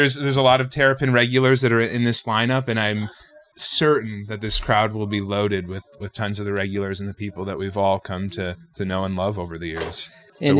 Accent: Buffalo, New York, United States; Yeah, you did. I'm from Buffalo.

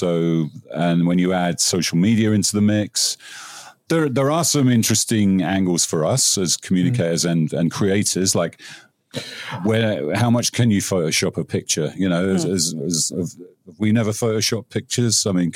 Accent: England, United Kingdom; I'm English, but I'm not obsessed by the royal family.

